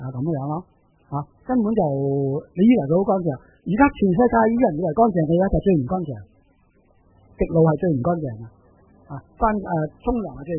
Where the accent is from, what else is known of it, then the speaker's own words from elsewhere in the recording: Hong Kong; 人家觉得我们香港人好笑，这么多小孩跳楼